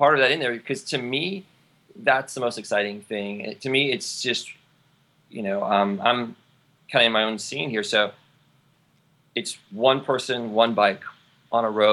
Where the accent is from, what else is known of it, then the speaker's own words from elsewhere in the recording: New York, United States; also born or lived in Japan / Los Angeles; I grew up in New York, so that's my hometown. And then in 1997, I came to Japan